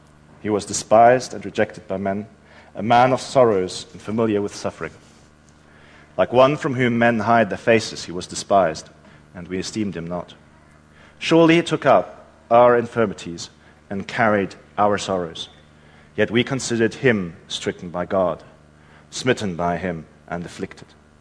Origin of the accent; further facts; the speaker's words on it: South Africa; as I'm sure you will be able to tell from my accent, I am a foreigner. Yes, I am from down south. Way down south, South Africa, in fact.